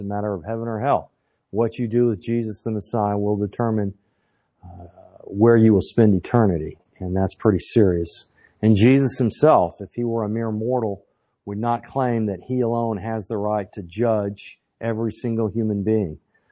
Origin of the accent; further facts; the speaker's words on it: Dallas, Texas, United States; And I didn't tell him I was from Dallas.